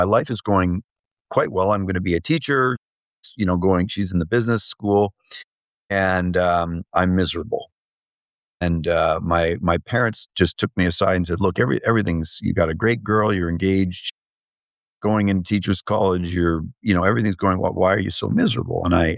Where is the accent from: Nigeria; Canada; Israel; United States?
Canada; Windsor, Ontario; I grew up in Windsor, Ontario, Canada. So right across from Detroit, Michigan, border city.